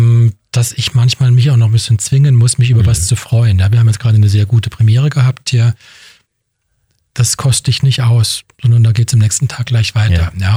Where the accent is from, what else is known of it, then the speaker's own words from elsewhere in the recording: Bruchsal, Baden-Württemberg, Germany; born there; Ich bin da geboren worden und wurde verschleppt aufs Land. War noch schlimmer.